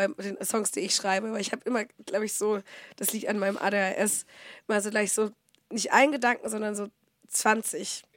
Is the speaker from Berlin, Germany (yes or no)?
no; Bavaria, Germany; da wo ich eigentlich herkomme. Also es ist irgendwo bei Oberfranken, kleines Dorf. Also Dorf nicht, kleine Stadt